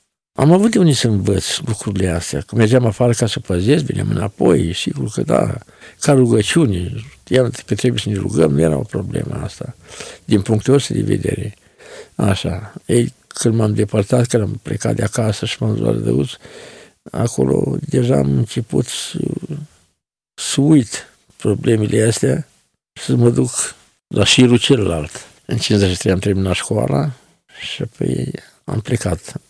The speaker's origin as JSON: {"language": "Romanian", "region": "Bucovina", "country": "Romania", "said": "Din Bucovina."}